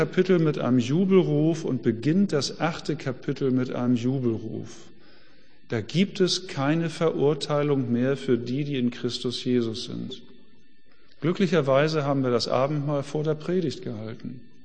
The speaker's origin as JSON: {"language": "German", "region": "Hamburg", "country": "Germany", "said": "Wir müssen als Hamburger immer in Richtung Westen fahren, an die Nordsee."}